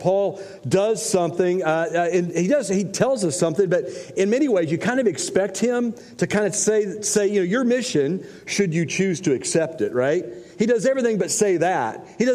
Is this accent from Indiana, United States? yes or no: yes; Indiana, United States; I grew up in Indiana